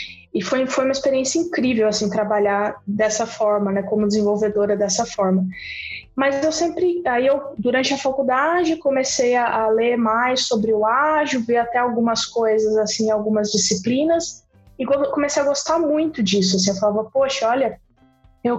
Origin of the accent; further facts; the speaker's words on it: Limeira, São Paulo, Brazil; born there; eu nasci em Limeira, interior de São Paulo